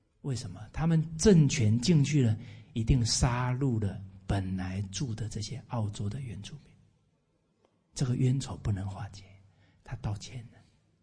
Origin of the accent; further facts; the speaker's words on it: Taiwan; 因为这里只有我一个台湾人而已